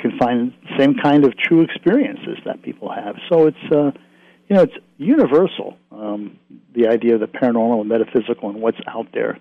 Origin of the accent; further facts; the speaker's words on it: New England, United States; also born or lived in Rhode Island / Connecticut; I grew up in New England, lived in Rhode Island for a while, lived in Connecticut, you know, obviously. But, you know, here I am in the Midwest, and I've been here now for probably close to 25 years.